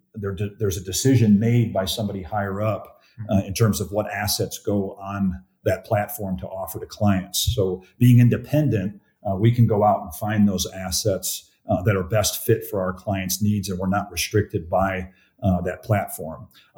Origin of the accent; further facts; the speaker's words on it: Chicago, Illinois, United States; I always tell people I'm from the South. I'm from the South part of Chicago, but moved here shortly after graduating from Purdue University.